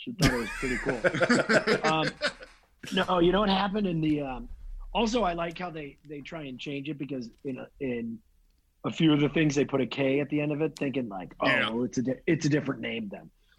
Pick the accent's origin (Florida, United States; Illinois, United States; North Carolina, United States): Illinois, United States; Chicago; I grew up in Chicago and went to college in Chicago for theater.